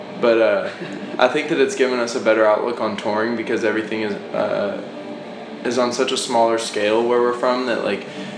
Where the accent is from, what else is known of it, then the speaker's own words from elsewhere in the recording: Louisville, Kentucky, United States; No, we're from Louisville, Kentucky.